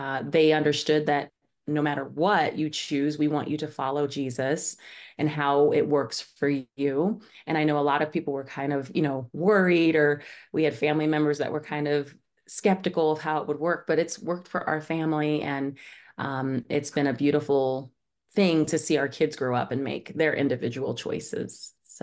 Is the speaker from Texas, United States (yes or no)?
no; Lorain, Ohio, United States; A lot of my friends growing up in Lorain, Ohio were Catholic.